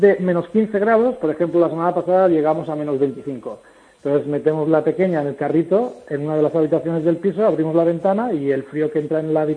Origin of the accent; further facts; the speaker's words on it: El Vendrell, Catalonia, Spain; No, yo soy del Vendrell, de un pueblo de Tarragona, de Cataluña.